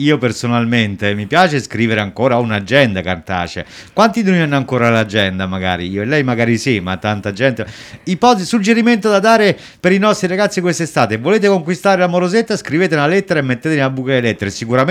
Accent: Rome, Lazio, Italy; io vengo da Roma

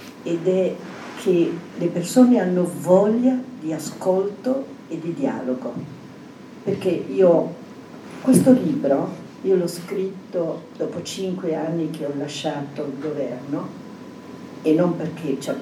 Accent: Turin, Piedmont, Italy; io vengo dal Piemonte, vengo da Torino

